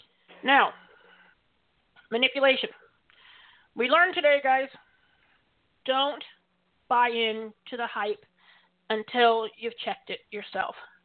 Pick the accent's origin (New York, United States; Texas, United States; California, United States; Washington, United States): Washington, United States; Puyallup; There was a local Puyallup newspaper here. Yeah, I just said my hometown, Puyallup, Washington.